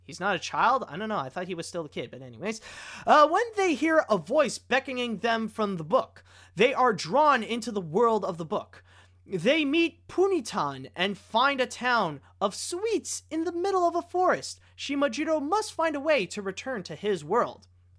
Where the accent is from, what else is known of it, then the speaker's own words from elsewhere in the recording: Canada; I can't call myself an American, I'm freaking Canadian, for God's sakes.